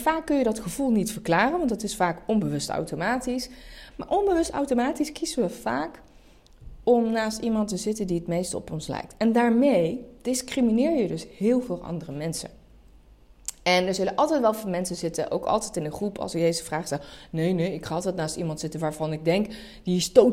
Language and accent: Dutch; Nijmegen, Gelderland, Netherlands; also born or lived in Amsterdam; ik kom uit Nijmegen, ik heb ook 10 jaar in Amsterdam gewoond. En ik ken heel veel mensen met verschillende afkomsten. Ik ben zelf van Turkse komaf.